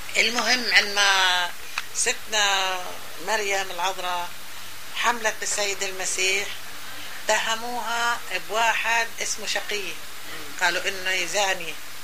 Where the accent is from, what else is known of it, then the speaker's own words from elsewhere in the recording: Saffuriya, Palestine; moved away; لما احنا طلعنا من فلسطين وتركناهن بالدير احنا كنا يعني معاملتنا بصفوري